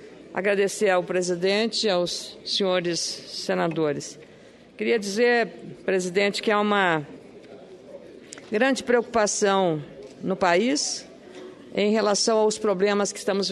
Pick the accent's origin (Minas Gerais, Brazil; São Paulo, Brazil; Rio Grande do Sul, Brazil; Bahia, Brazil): Rio Grande do Sul, Brazil; eu, como gaúcha representante do Estado